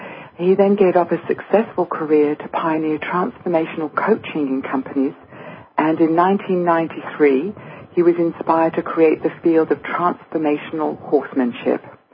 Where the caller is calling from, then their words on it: New Zealand; and I'm calling from New Zealand, so I think it's amazing what we can do these days.